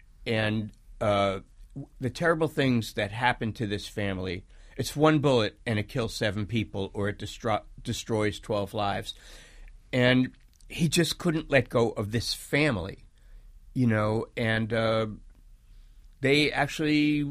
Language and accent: English; New York City, New York, United States; there's a lot of shout-outs to the very original places where I grew up in the East Bronx and other places.